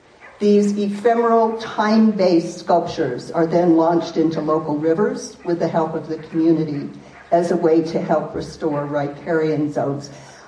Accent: New Mexico, United States; The one along the Rio Grande, I'm from New Mexico, for example, a river that is almost 2,000 miles long, took 5 years to do.

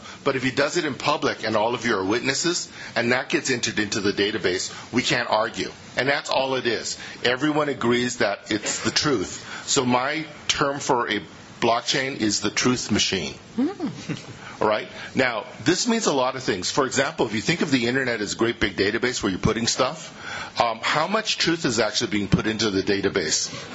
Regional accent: California, United States; Hi, so I'm from Silicon Valley

